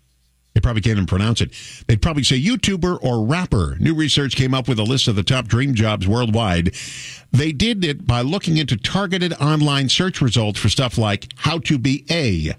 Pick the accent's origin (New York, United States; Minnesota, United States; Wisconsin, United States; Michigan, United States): New York, United States; I grew up in the New York area.